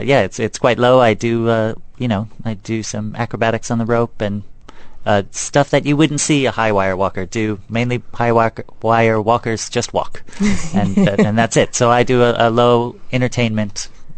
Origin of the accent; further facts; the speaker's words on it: Minnesota, United States; also born or lived in Chicago; now in Cardiff, United Kingdom; Originally, I'm from a small town in Minnesota. And then I learned all my tricks in Chicago, but now I've emigrated to Cardiff in Wales.